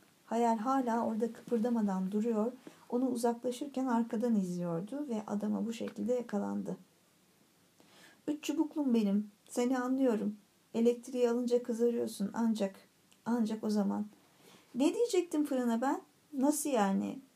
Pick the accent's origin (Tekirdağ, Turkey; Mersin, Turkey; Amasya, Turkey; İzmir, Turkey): Mersin, Turkey; İstanbul'dan geldim ben de ama oralı değilim. Mersin, evet Mersinliyim ben.